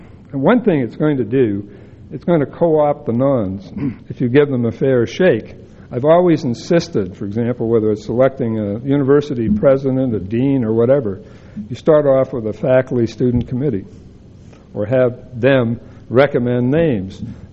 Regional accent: Boston, Massachusetts, United States; I'm Irish. I'm from Boston. I know how to play politics.

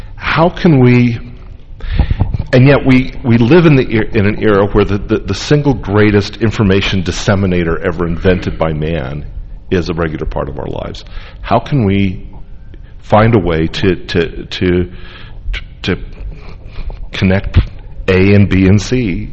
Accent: Indiana, United States; At the same time, I'm from Indiana, and I talk to my parents. I talk to, when I go home, talk to old friends from my ward back there.

